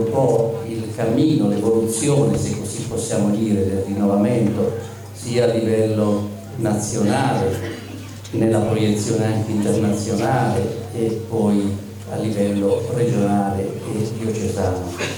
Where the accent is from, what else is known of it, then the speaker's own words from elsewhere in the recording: Apulia, Italy; perché vengo dalla Puglia